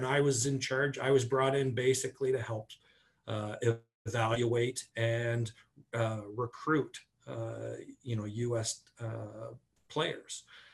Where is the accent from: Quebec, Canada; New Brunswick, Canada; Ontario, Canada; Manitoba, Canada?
Ontario, Canada; Sarnia; I had a chance to work for my hometown team after that with Sarnia.